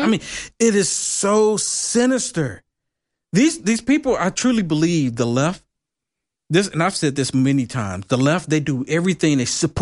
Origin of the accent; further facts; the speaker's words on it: California, United States; So I came from California, and in the schools in California, they're even pushing this pedophilia onto the kids.